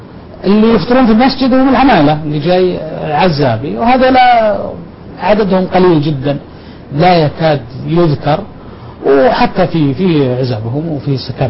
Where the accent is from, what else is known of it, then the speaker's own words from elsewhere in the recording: Buraydah, Al-Qassim, Saudi Arabia; في بريدة وفي أيضا قرية لنا قريبة من